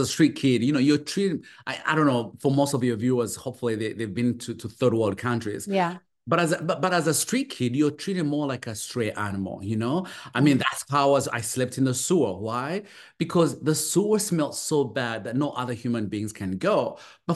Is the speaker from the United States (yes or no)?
no; Uganda; moved away; So I'm originally from Uganda. So I grew up poor of the poorest.